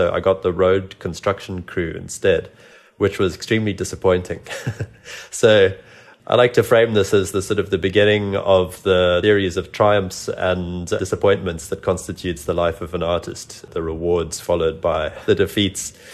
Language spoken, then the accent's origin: English; South Africa; also born or lived in Zimbabwe; growing up in South Africa and Zimbabwe, and trying to emulate them.